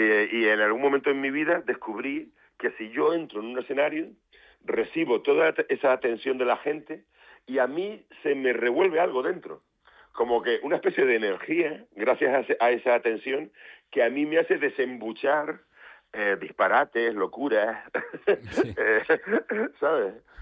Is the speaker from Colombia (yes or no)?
no; Canary Islands, Spain; cuando yo tenía 14 años, empieza a … mi pueblo, en el sur de Tenerife.